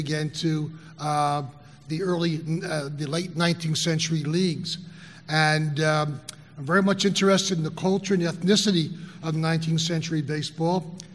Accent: Philadelphia, Pennsylvania, United States; particularly in my hometown of Philadelphia, born and raised in Philadelphia

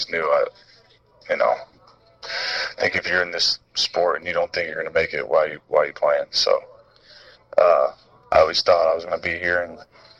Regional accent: Florida, United States; I mean, I grew up in Florida.

